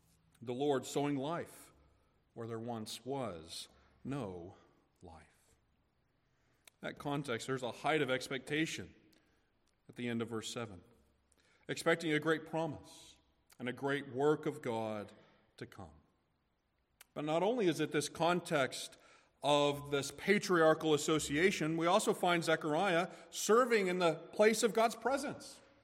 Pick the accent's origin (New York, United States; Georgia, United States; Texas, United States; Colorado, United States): Georgia, United States; Kennesaw; Well, I say I'm from Kennesaw, Georgia. It's a suburb of Atlanta.